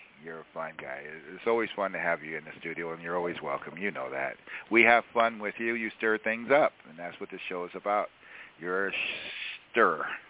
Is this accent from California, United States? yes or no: yes; California, United States; I went to Boston and I was in Nashville. They knew I was from California.